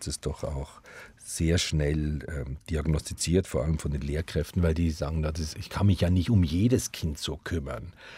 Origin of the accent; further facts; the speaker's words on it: Switzerland; dass wo immer wir hinkamen in Deutschland und sagten, hallo, wir kommen aus der Schweiz, gingen alle Türen auf.